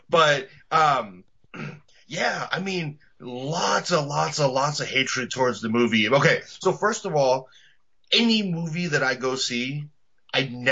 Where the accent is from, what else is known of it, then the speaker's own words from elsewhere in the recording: East Coast, United States; You know, growing up in the East Coast, like, I listened to … growing up.